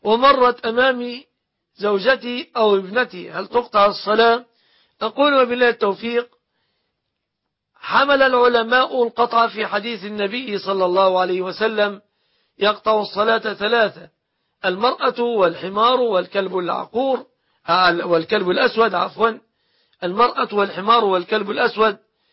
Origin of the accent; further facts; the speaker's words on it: Egypt; أن يحفظ بلادنا مصر من كل مكروه وسوء